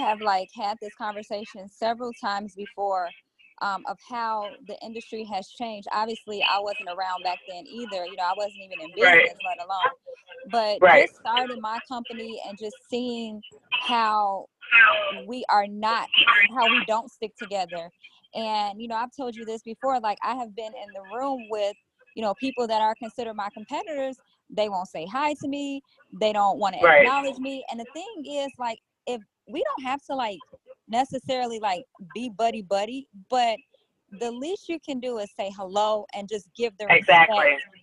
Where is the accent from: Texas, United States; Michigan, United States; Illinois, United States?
Illinois, United States; Chicago; we're both from Chicago